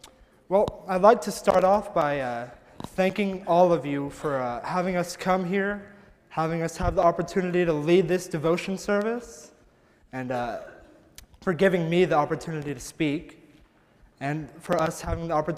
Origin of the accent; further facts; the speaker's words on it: Odessa, Texas, United States; born there; And I was born in Odessa, Texas, to a military family.